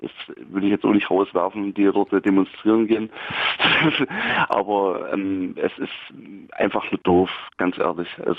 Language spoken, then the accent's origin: German; Finsterwalde, Brandenburg, Germany; Ein Finsterwalder Preuße.